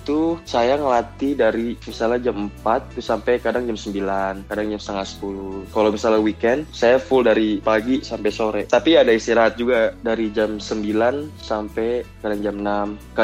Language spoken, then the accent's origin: Indonesian; Jakarta, Indonesia; also born or lived in Kudus; now in United States; Dari Jakarta. Ya dulu saya juga pernah latihan di salah satu klub besar di Indonesia di Kudus. Setelah itu saya pindah ke Jakarta.